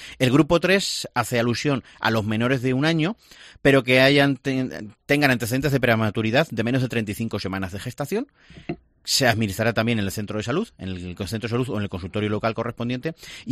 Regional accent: Puertollano, Castilla-La Mancha, Spain; yo en mi pueblo tengo un excelente trabajo cuando vuelva, que es en el centro de salud Puerto Llano 3

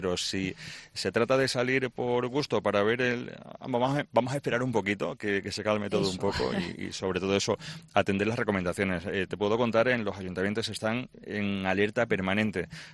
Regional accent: Azuaga, Extremadura, Spain; yo vivo en Extremadura, yo vengo de Azuaga

